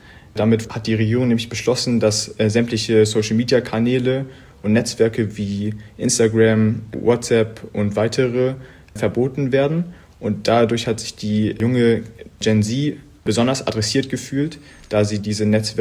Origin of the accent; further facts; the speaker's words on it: Hamburg, Germany; born there; Ja, also ich bin zwar hier in Hamburg geboren, allerdings kommt meine Familie ursprünglich aus Nepal und meine Eltern beide auch.